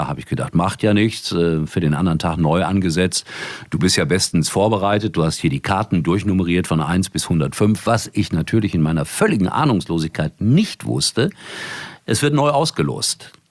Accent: Gelsenkirchen, North Rhine-Westphalia, Germany; Ich komme aus Gelsenkirchen.

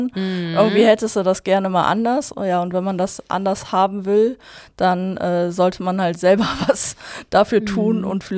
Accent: North Rhine-Westphalia, Germany; born there; ich komme gebürtig aus Fellbad

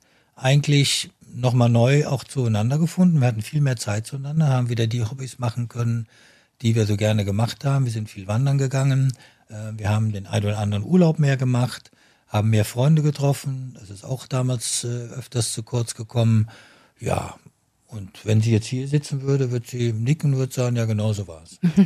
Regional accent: Rhineland-Palatinate, Germany; da lebe ich von Bad Neuenahr-Ahrweiler rübergegangen bin in Westerwald, in meinen Heimatort.

